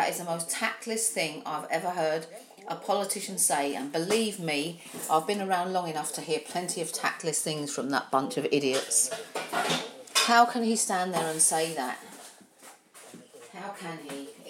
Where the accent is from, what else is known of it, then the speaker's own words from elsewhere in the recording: England, United Kingdom; Well, we're English, you know. We rule the world.